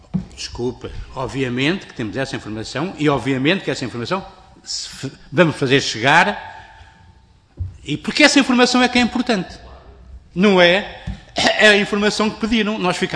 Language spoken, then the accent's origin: Portuguese; Coimbra, Centro, Portugal; eu sou de Coimbra, nascido, batizado, casado e com certeza morto.